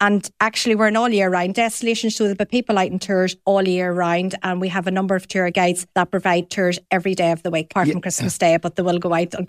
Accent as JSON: {"language": "English", "town": "Armagh", "region": "Northern Ireland", "country": "United Kingdom", "said": "and I'm from Armagh, so I'm from the Orchard County, as you would know."}